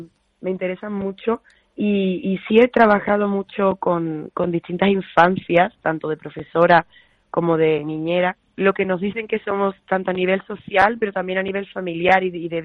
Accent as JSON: {"language": "Spanish", "town": "Seville", "region": "Andalusia", "country": "Spain", "also_born_or_lived": "Madrid / Rome / London", "said": "yo soy de Sevilla, ahora mismo vivo en Sevilla."}